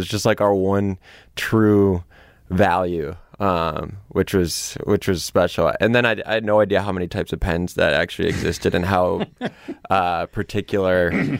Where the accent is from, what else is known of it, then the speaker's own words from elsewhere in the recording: Winnetka, Illinois, United States; I grew up in the North Shore, so in Winnetka. So yeah, I went to New Trier High School and all that.